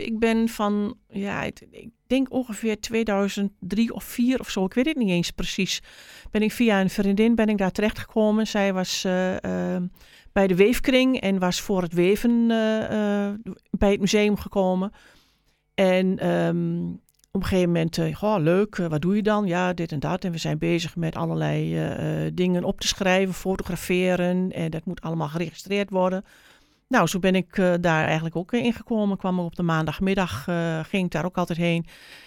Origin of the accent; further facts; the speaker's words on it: Olst, Overijssel, Netherlands; now in Goor, Netherlands; Nou, ik ben geboren in Olst, dus in Salland is dat, aan de onderkant van de dijk van die langs de IJssel loopt. En daar heb ik tot mijn 20ste ongeveer gewoond, daarna een jaartje Zutphen en toen ben ik hier in Goor terechtgekomen.